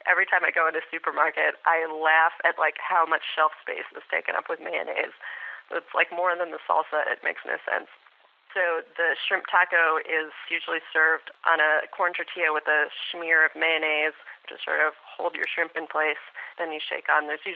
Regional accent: New Mexico, United States; As we talked about last time I was on, I'm from New Mexico.

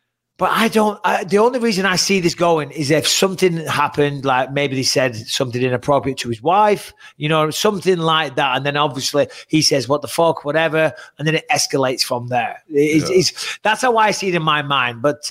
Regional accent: England, United Kingdom; So obviously me and Brian here, we're English.

